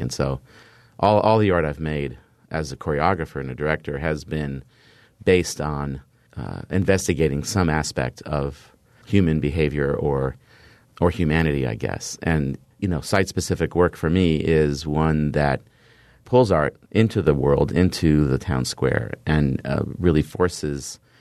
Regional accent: Washington, United States; also born or lived in France / Brazil; I was born in Washington and then shipped off to France for 6 years and then back to Washington and back to France and then back to Washington and then to Brazil.

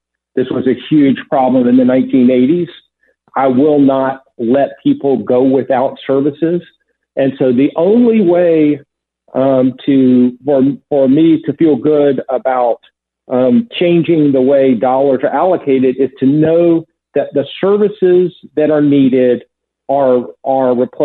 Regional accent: Chattanooga, Tennessee, United States; I was born in Chattanooga, have lived virtually my whole life here. And as a Southerner, we know that we're the birthplace of slavery. We're the place of Jim Crow.

